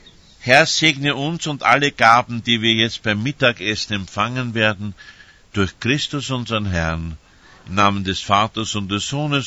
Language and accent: German; Vienna, Austria; Ich bin ein Wiener